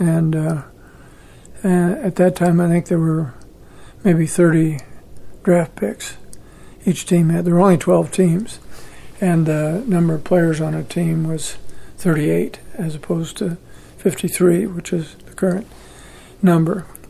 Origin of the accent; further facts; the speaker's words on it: Hastings, Nebraska, United States; So I eventually went to Hastings College, which was a small college here in my hometown.